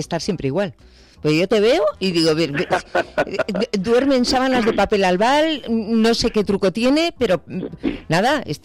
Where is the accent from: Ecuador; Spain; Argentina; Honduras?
Spain; Bilbao, Basque Country; Vienes un poquito currado de Bilbao, de mi tierra.